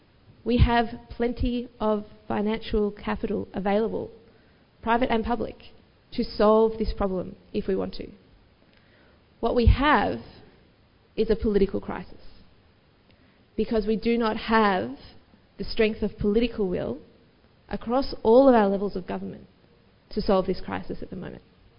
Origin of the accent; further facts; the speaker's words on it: Albury, New South Wales, Australia; I grew up in Albury, up on the banks of the mighty Murray River